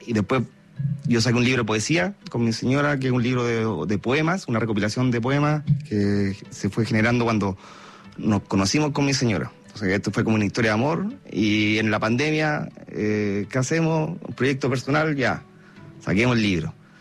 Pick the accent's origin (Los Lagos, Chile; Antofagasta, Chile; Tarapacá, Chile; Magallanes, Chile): Antofagasta, Chile; Calama; also born or lived in Santiago / Viña del Mar; yo nací en Santiago, pero me fui muy joven a Calama con mi familia. Ya. Mi papá lo trasladaron, entonces se dedicó a la minería, y desde entonces, viviendo en Calama, Chuquicamata, y después a la universidad, yo me fui a Viña, ahí en el mar